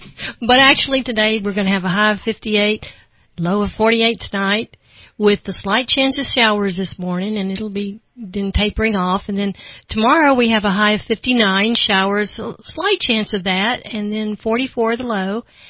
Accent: Houston, Texas, United States; also born or lived in Canton; Well, I'm from Houston, Texas. I was born in Canton, which is about 70 miles east of Dallas.

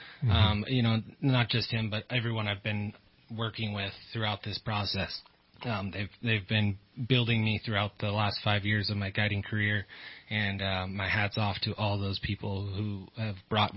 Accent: Camino, California, United States; I grew up in Placerville, California, in a little, actually a little town of Camino, mm-hmm. up above Placerville.

